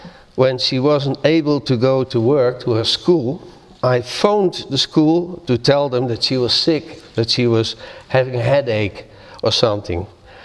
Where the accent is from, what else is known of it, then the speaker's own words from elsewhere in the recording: Tilburg, North Brabant, Netherlands; We were still students then at a teacher school in Tilburg, my hometown.